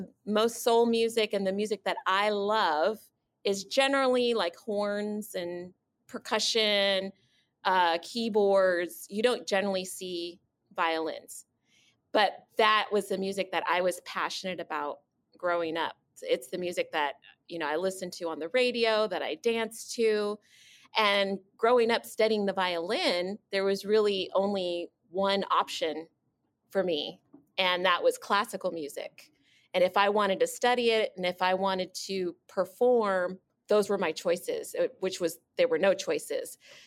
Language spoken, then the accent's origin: English; Stockton, California, United States; also born or lived in Texas; I'm from Stockton. I moved here when I was in sixth grade. So I've been here for a long time, went to school in the area, and then I stayed for college and went to UOP.